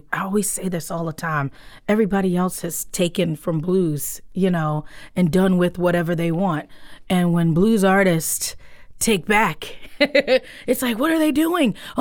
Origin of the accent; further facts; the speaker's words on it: New York City, New York, United States; now in Chicago, United States; I grew up in New York City. My daddy was from Texas, and I live in Chicago.